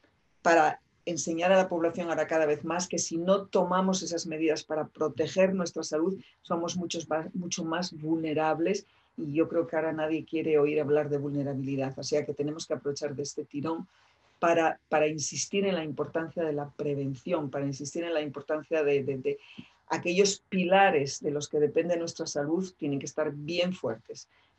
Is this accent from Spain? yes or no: yes; Asturias, Spain; yo soy asturiana y entonces crecí oyendo muchas historias de mineros